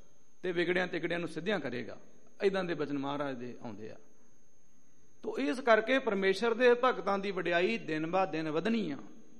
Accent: Amritsar, Punjab, India; moved away; ਇੱਥੇ ਅੰਮ੍ਰਿਤਸਰ ਸਾਹਿਬ ਦੇ ਅਸੀਂ ਜੰਮ ਪਲੇ ਹਾਂ, ਕਈ ਸਾਲਾਂ ਬਾਅਦ ਹੁਣ ਪੰਜਾਬ ਆਏ।

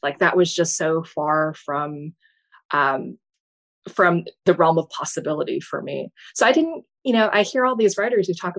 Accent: Fargo, North Dakota, United States; So I grew up in North Dakota in the 1970s and 80s.

